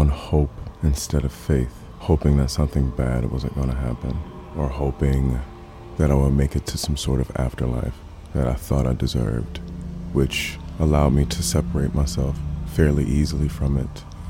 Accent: Detroit, Michigan, United States; I grew up in Detroit, Michigan. I lived there for 18 years. Myself, my mother, my twin brother.

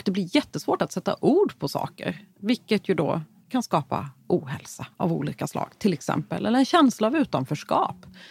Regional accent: Skåne, Sweden; Vi är ju båda från Skåne

